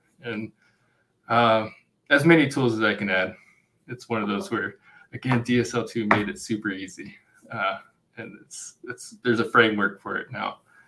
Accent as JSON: {"language": "English", "region": "East Coast", "country": "United States", "tie": "born or raised there", "said": "Like when growing up on the East Coast, we'd get random hurricanes that would come through. But that's just like a normal day here in Wyoming"}